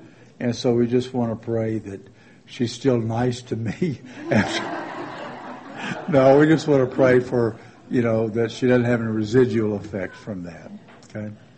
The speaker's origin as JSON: {"language": "English", "region": "Louisiana", "country": "United States", "tie": "born or raised there", "said": "When I was raised in Louisiana, we were learning the different cities around the country."}